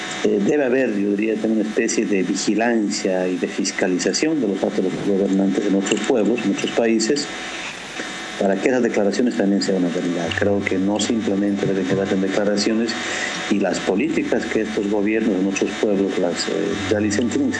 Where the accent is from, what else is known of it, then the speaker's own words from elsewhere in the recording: Ecuador; no solamente como pueblo ecuatoriano, sino con muchos pueblos de otras partes del mundo